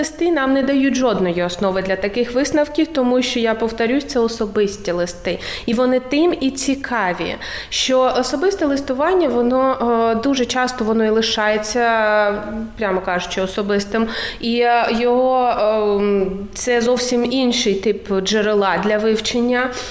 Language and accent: Ukrainian; Lysychansk, Luhansk Oblast, Ukraine; moved away as an adult; also born or lived in Kharkiv; now in Latvia; Я сама родом з Луганщини, я навчалася і тривалий час жила в Харкові, тому я, власне, приїхала з Харкова, але народилася я в Лисичанську на Луганщині.